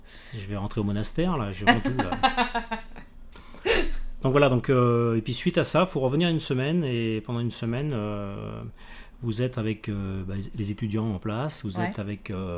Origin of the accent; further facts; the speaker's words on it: Saint-Joachim, Pays de la Loire, France; Se trouve entre Guérande, avec des magnifiques petits villages d'où je viens, de Saint-Joachin et Saint-Malo de Garsac. Tout petit village.